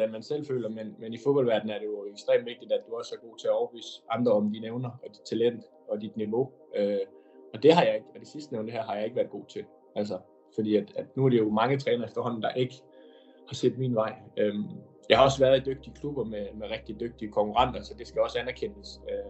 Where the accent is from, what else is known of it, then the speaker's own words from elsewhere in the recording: Aalborg, North Denmark Region, Denmark; now in Ingolstadt, Germany; Jeg er lige blevet 27 år, og jeg spiller som sagt fodbold i Sydtyskland. Jeg kommer fra Aalborg og har spillet i flere danske klubber, men spiller nu i Ingolstadt i det sydlige Tyskland.